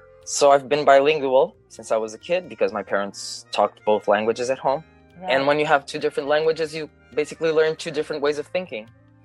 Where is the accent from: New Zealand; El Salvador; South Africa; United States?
South Africa; also born or lived in Portugal; I'm a circus artist right now. And I am from South Africa and from Portugal. So my parents are Portuguese.